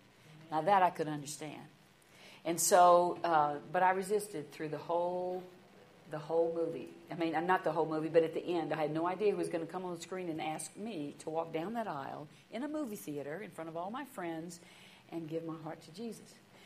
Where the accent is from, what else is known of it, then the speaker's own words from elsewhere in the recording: Louisiana, United States; I grew up in South Louisiana. I grew up in the Presbyterian Church.